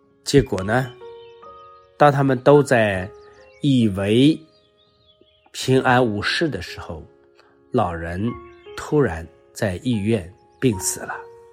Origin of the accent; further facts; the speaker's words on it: China; 比如说我们中国人说前一天晚上太阳落在云中那第二天就会下雨。